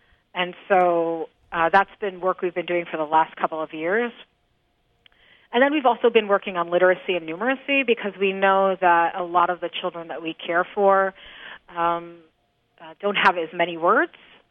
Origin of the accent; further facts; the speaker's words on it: New Haven, Connecticut, United States; Well, I was born and raised in New Haven to a single mom who struggled to make ends meet.